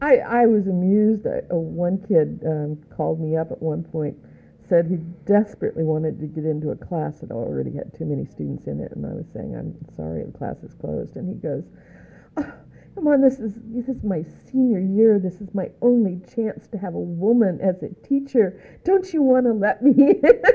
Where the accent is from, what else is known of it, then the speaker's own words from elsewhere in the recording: Midwest, United States; You know, I grew up in the Midwest, but I found out when you came to the South, no matter where you were from, you were Yankee if you weren't from the South.